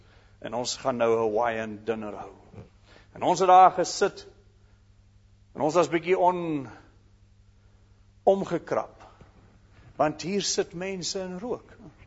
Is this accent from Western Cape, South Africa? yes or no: no; KwaZulu-Natal, South Africa; ek is van KwaZulu-Natal toe, ek het julle gesê, van 'n sendingstasie, ek het groot geword in 'n Afrikaanse kerk, in die NG kerk